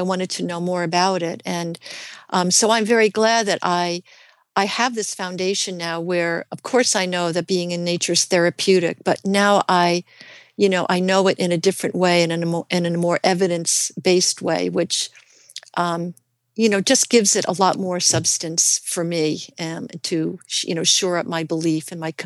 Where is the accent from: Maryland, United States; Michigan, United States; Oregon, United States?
Oregon, United States; Portland; Good Samaritan Hospital in Portland, Oregon. Now, what are the chances that what I needed was right in my hometown?